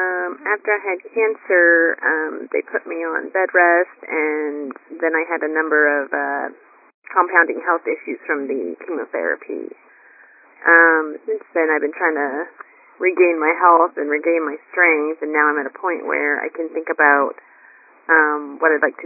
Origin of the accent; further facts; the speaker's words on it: Kansas, United States; I'm from Kansas.